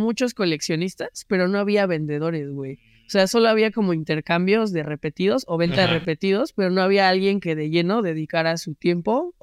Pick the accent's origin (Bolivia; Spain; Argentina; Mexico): Mexico; como buen mexicano al chingue su madre.